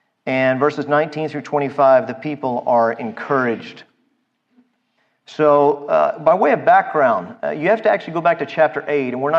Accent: United States; being a American who loves freedom, I still wasn't over that 17-year-old Texas rule that says we have to wear seatbelts in the car.

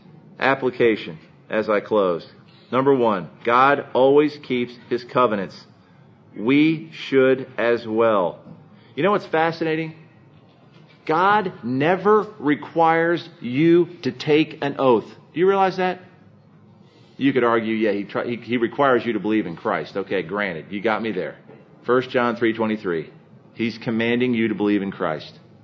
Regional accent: Pennsylvania, United States; I grew up near Gettysburg, and that's the bloodiest battle that the Civil War had

